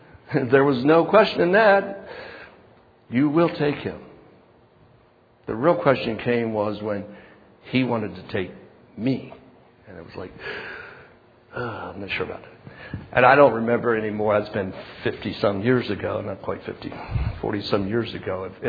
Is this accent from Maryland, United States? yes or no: yes; Maryland, United States; In my grown-up years, I came from Washington County, Maryland.